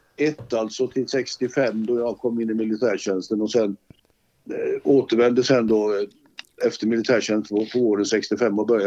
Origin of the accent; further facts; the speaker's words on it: Gothenburg, Västra Götaland County, Sweden; born there; Jag var ju född i Olskroken, så det passade ju.